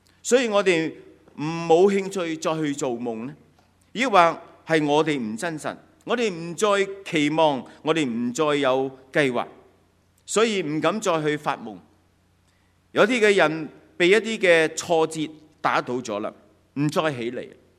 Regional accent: China; 作为一个中国人咧，我哋有多一个嘅新年

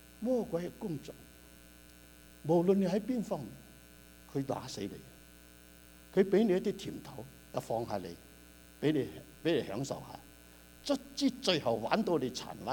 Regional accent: China; 我喺香港喺內地長大

